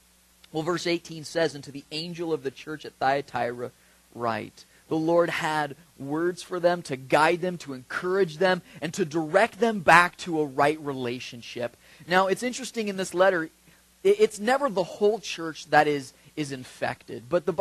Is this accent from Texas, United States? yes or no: no; Cottonwood, California, United States; also born or lived in Red Bluff; now in Chico, United States; And I mean, I grew up in Cottonwood and Red Bluff, and you know, and the thing is does anybody know where Cottonwood is?